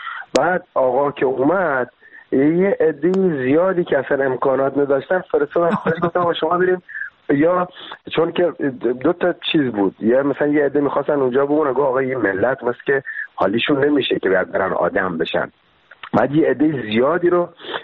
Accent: Bushehr, Iran; moved away as an adult; now in Paris, France; ولی بچه بوشهرم و بعدش هم الان 17 سال پاریس زندگی می‌کنم

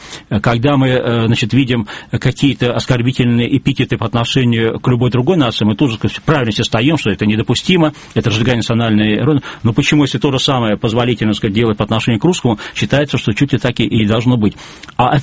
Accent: Saint Petersburg, Russia; И школьник, учащийся в Москве или Петербурге, в моем родном городе

